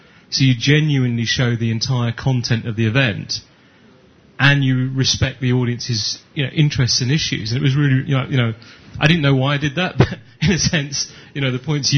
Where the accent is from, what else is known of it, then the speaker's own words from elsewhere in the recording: Belgium; and I'm from Belgium.